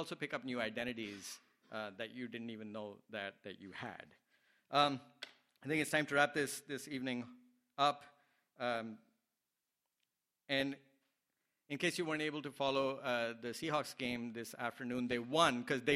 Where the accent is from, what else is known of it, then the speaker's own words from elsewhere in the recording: Delhi, India; I'm from Delhi. And you may also know that I went to a school called Sardar Patel Vidyalaya when I was growing up there.